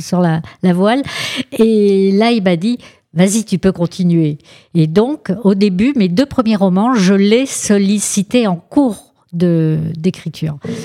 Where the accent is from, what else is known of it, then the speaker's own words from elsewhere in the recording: Algeria; born there; Je suis née en Algérie